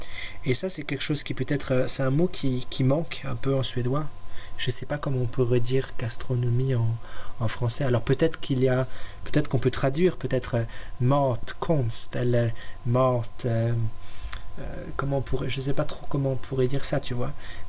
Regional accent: France; je vois en Suède, quand je dis aux gens que je suis français

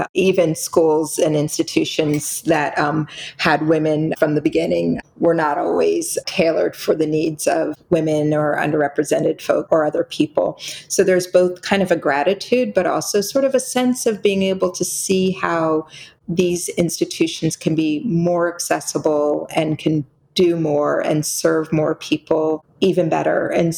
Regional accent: Washington, District of Columbia, United States; I grew up in Washington, D.C., and there were women and people of color in every walk of life.

